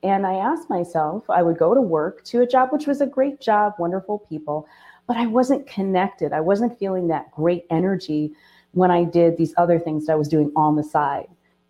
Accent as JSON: {"language": "English", "region": "Michigan", "country": "United States", "said": "So, you know, I'm from Michigan. We're a big car place."}